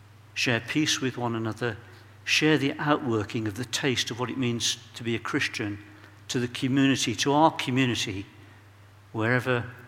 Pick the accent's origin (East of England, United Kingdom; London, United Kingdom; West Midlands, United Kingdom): West Midlands, United Kingdom; Birmingham; So I explained I came from Birmingham.